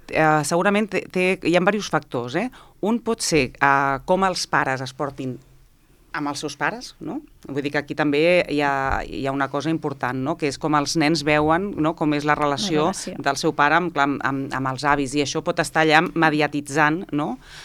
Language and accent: Catalan; Barcelona, Catalonia, Spain; also born or lived in Granada; jo vaig néixer a Granada, jo no vaig néixer aquí a Barcelona, llavors jo tinc els meus cosins que sí que van néixer aquí a Barcelona, jo vaig venir petita